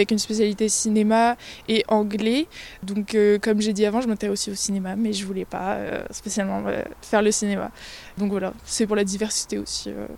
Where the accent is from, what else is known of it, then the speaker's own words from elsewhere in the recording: Aix-en-Provence, Provence-Alpes-Côte d'Azur, France; Moi, je viens d'Aix-en-Provence, enfin, en pas loin en tout cas.